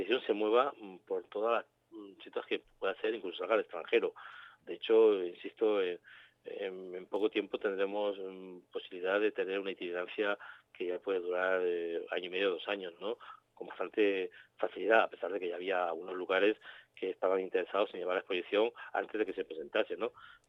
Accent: Spain; también es verdad que somos periodistas españoles

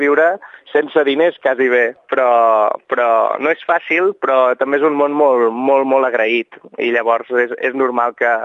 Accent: Barcelona, Catalonia, Spain; nosaltres quan anem pel món i diem que venim de Barcelona se'ns obren les portes a tot arreu

